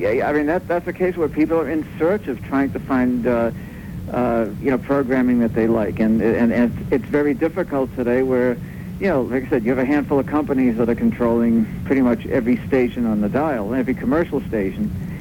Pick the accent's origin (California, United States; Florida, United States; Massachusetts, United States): Massachusetts, United States; Boston; now in Cleveland, United States; No, I grew up in Boston.